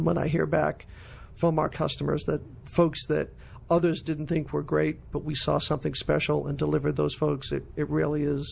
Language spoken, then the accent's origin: English; Boston, Massachusetts, United States; I didn't really have an appreciation for the difference between growing up in Boston and going to college in Charleston, South Carolina.